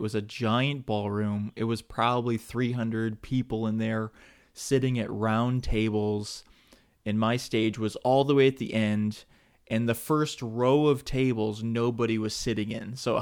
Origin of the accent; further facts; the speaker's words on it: Michigan, United States; I'm from Michigan.